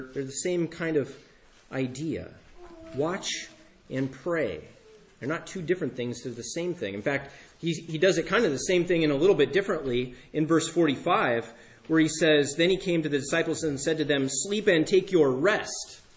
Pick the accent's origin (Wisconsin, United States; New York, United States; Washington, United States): Washington, United States; I think most of you know I'm from the Tri-Cities.